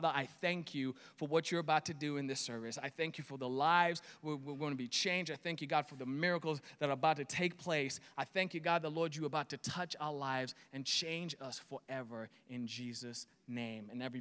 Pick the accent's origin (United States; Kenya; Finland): Kenya; Now, I'm from Kenya. We live in the tropics.